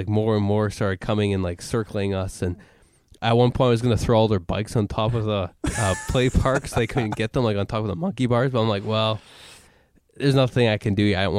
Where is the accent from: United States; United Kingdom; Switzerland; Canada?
Canada; It's several times growing up in Canada.